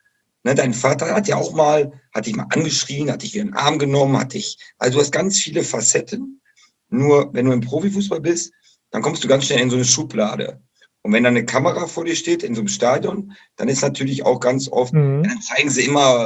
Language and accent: German; Bocholt, North Rhine-Westphalia, Germany; Ich meine, ich bin damals ja in Bocholt bin ich aufgewachsen. Das ist ja direkt an der niederländischen Grenze.